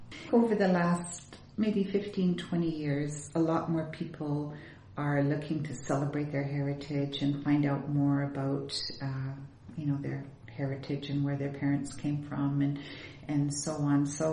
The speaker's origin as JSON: {"language": "English", "country": "Canada", "said": "Because I love Canada. Of course, I'm Canadian."}